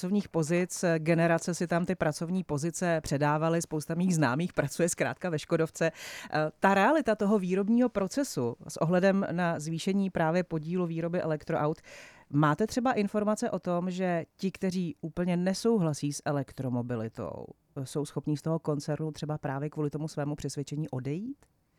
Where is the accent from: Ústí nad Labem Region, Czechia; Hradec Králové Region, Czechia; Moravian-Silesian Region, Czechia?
Hradec Králové Region, Czechia; Vrchlabí; Já pocházím z Vrchlabí, kde má Škodovka jednu ze svých fabrik.